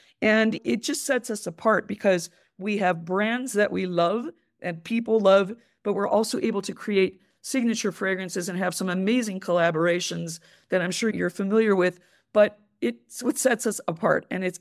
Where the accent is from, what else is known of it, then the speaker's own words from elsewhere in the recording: New York, United States; I'm a New Yorker, and I worked 25 years at IFF in fine fragrance